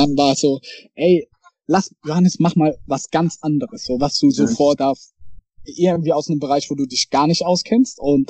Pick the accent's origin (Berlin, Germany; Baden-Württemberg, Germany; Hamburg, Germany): Baden-Württemberg, Germany; Ladenburg; letztens war bei uns im Dorf ein Dorffest, wo ich herkomme, in Ladenburg.